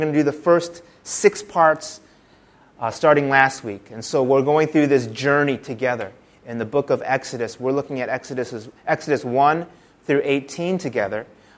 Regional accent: Chicago, Illinois, United States; I wanted to get back to my hometown, which was Chicago, and start working there.

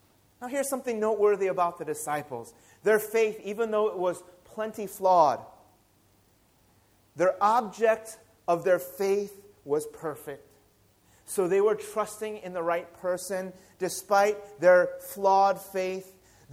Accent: Chicago, Illinois, United States; the Chicago Cubs, my favorite team, my hometown team, won the championship in Major League Baseball.

